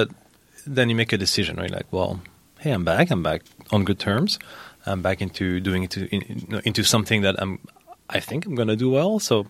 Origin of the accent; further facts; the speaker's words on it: France; moved away as an adult; now in Bay Area, United States; I was born and raised in France. I studied telecom engineering from 98 to 2002.